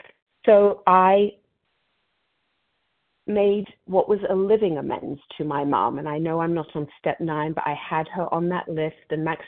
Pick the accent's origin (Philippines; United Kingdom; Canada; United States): United Kingdom; England; moved away; I came into these rooms in the early 80s when I moved here from England.